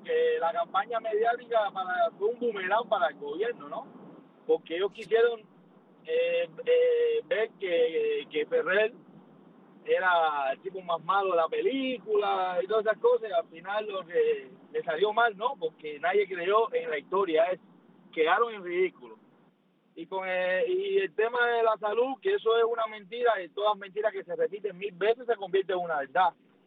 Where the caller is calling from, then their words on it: Crestview, Florida, United States; De Crestview. De Crestview, Florida.